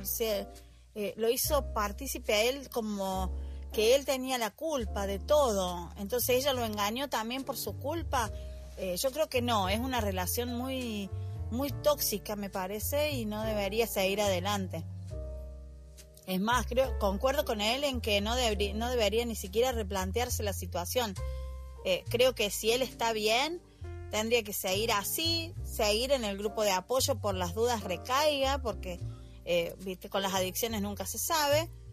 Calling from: Argentina; desde Argentina.

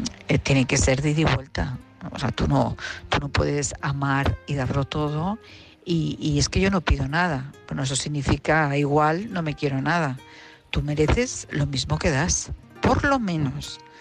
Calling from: Madrid, Community of Madrid, Spain; de Madrid.

